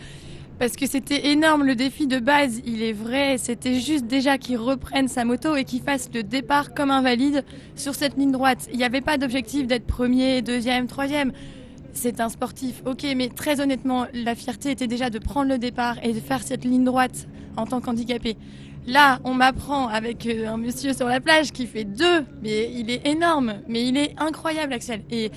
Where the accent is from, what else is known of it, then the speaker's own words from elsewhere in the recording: Hauts-de-France, France; On est fiers parce qu'on est nordiste